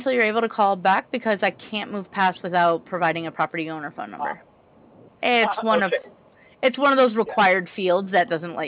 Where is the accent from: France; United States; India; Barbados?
France; I'm from France, so, I mean, it kind of makes sense.